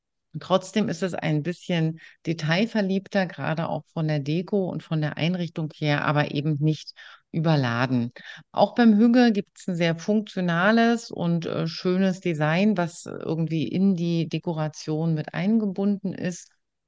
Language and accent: German; Berlin-Brandenburg, Germany; wir kommen so aus dem Raum Berlin-Brandenburg